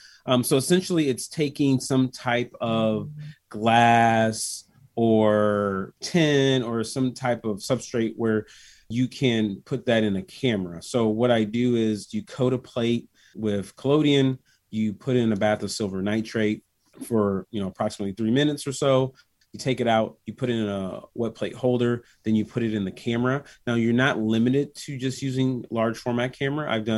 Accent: Bloomington, Illinois, United States; I grew up, born and raised in Bloomington, Normal.

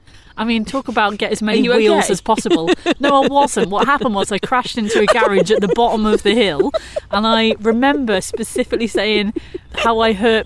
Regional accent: Coventry, West Midlands, United Kingdom; I remember where I grew up in Coventry

